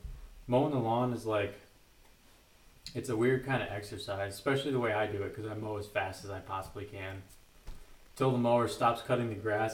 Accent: Connecticut, United States; moved away; I moved out of the Connecticut for a reason, and most of that was for the winter.

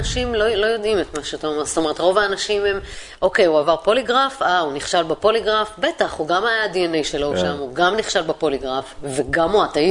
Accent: Tel Aviv, Tel Aviv District, Israel; born there; במיוחד שנולדתי ביד אליהו, זה יכול להיות לרעתי.

